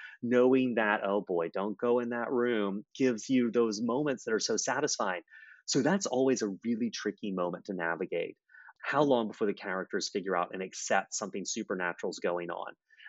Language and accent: English; the South, United States; I'm from the South and I've got lots of family down here still.